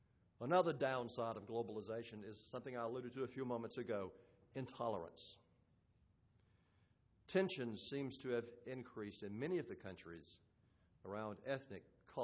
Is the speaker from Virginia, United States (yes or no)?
yes; Danville, Virginia, United States; I mentioned growing up in Danville, Virginia. This was predominantly a cotton mill town.